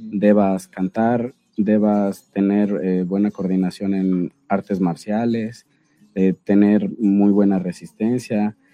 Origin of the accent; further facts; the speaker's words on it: Zacatepec, Morelos, Mexico; Yo vivo cerca yo soy de Zacatepec, entonces Zacatepec es la selva cañera